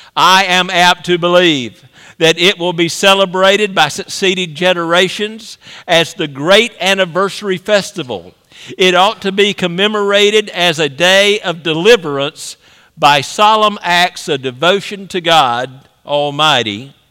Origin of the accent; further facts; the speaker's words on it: Alabama, United States; You can go to my home state, Alabama, and find some too.